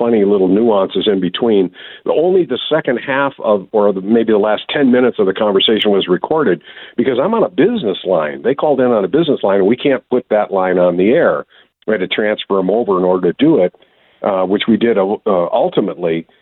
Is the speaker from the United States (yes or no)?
yes; Wisconsin, United States; I could tell from his accent, he was from Wisconsin. I'm from Wisconsin. His accent was stronger than mine.